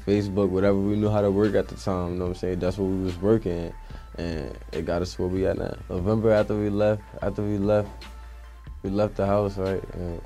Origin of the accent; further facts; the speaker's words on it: Paterson, New Jersey, United States; I'm from Paterson, New Jersey.